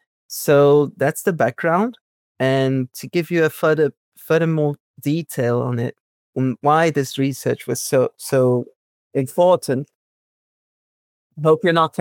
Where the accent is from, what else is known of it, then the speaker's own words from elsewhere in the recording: Fortaleza, Ceará, Brazil; English is a second language; I come from a different part of Brazil, actually. I'm not from São Paulo. I'm from Fortaleza, which is the northeast of Brazil